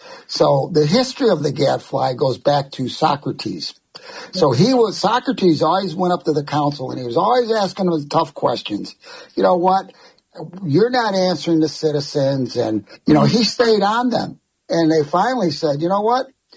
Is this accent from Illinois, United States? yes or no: yes; Chicago, Illinois, United States; moved away as an adult; So I'm originally from Chicago. Mm-hmm. I came down here 40 years ago because of the weather.